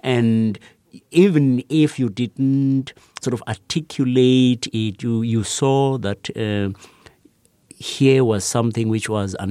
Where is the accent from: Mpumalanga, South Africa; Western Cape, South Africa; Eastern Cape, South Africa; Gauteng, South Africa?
Gauteng, South Africa; Johannesburg; I grew up in the province called the Transvaal, which is one of the four provinces of the Republic of South Africa, mainly in and around Johannesburg.